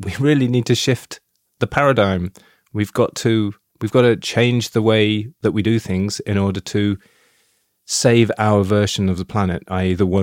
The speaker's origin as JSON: {"language": "English", "region": "England", "country": "United Kingdom", "said": "I'm European, I'm English, and I'm an ex-teacher"}